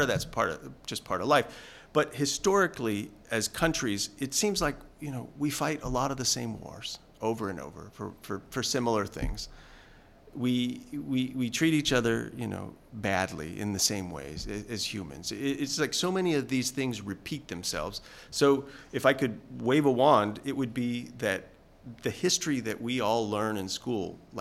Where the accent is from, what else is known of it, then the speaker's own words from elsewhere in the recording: United States; tout the U.S. because I'm American